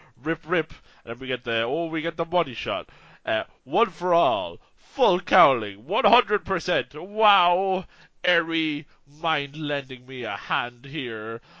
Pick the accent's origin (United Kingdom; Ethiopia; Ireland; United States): Ireland; I'm Irish